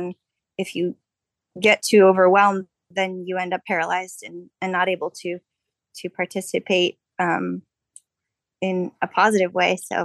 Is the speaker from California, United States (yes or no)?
yes; San Diego, California, United States; Yeah, I grew up in San Diego, between North County, for most of my young life, and a little bit in Point Loma area as well.